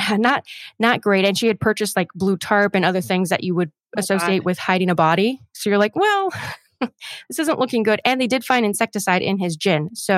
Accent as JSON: {"language": "English", "country": "United States", "said": "I'm like, I'm sorry, I'm so American, everybody."}